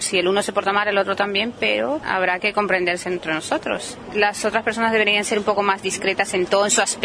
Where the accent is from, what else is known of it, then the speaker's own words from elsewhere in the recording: Bolivia; Yo soy de Bolivia y en mi país pues eso no se ve bien